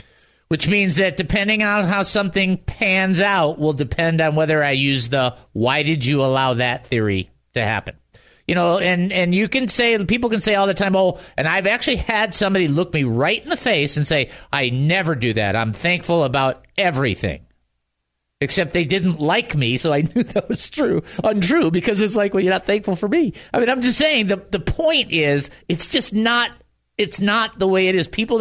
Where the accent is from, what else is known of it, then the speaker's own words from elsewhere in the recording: Detroit, Michigan, United States; I grew up in Detroit.